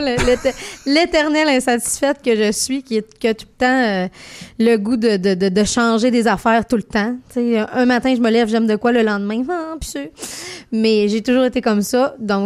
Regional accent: Quebec, Canada; accent: Lac-Saint-Jean; avec mon accent du Lac-Saint-Jean

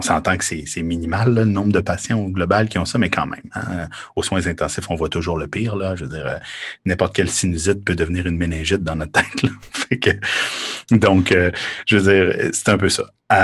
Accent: Quebec, Canada; chez nous au Québec

